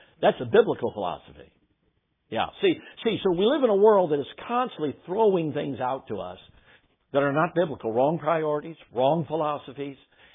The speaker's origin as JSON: {"language": "English", "town": "Chicago", "region": "Illinois", "country": "United States", "tie": "born or raised there", "said": "I grew up in Chicago, became a Blackhawks fan"}